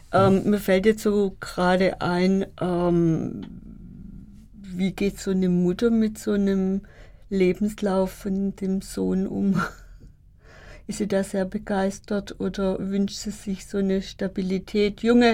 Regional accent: Ludwigsburg, Baden-Württemberg, Germany; weil ich komme aus Ludwigsburg

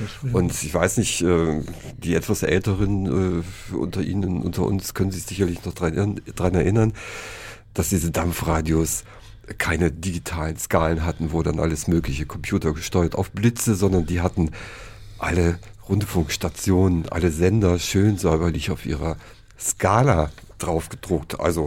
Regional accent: Oldenburg, Lower Saxony, Germany; ich bin ja aus Oldenburg

